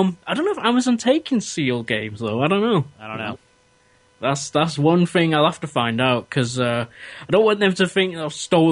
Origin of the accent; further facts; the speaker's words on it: England, United Kingdom; me being English and all